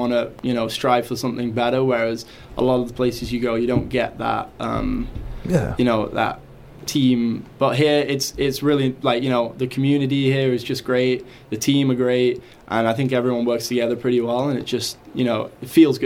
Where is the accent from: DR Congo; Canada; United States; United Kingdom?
United Kingdom; Telford, West Midlands; I'm from England. Place called Telford in England.